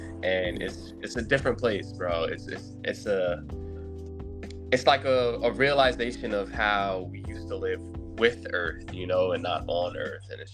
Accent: Jamaica; I'm Jamaican, so obviously summers in Jamaica, all through the States

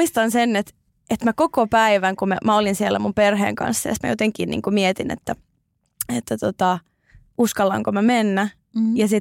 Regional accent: Oulu, North Ostrobothnia, Finland; aina kun Oulussa on ne luonnollisesti, mistä olen kotoisin, niin siellä ei ole mitään omaa huvipuistoa

